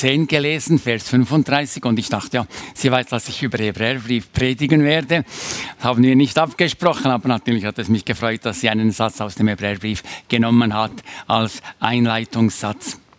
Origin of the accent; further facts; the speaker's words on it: Bern, Switzerland; Es ist ein Stück ein Heimspiel hier als Berner Oberländer im Wallis zu sein.